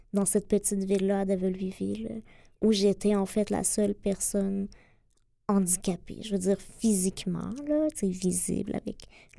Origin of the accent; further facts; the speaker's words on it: Lemieux, Quebec, Canada; Oui, mais en fait, je suis née à Québec. Et à l'âge de 8 ans, mes parents et moi-même sommes déménagés à Lemieux, qui est un petit village d'environ 300 personnes dans le centre du Québec. Donc, entre Victoriaville et Trois-Rivières.